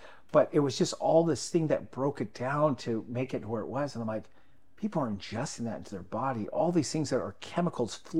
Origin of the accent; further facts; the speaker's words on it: Alaska, United States; Well, I grew up in Mama O's up here in Alaska